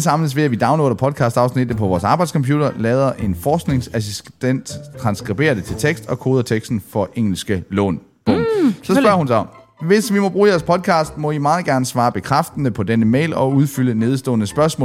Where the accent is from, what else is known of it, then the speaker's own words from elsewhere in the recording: Hobro, North Denmark Region, Denmark; also born or lived in Southern Jutland; Jeg er født i Sønderjylland, men opvokset i Hobro. Jeg blev nærmest kørt direkte fra Sønderjylland til Hobro.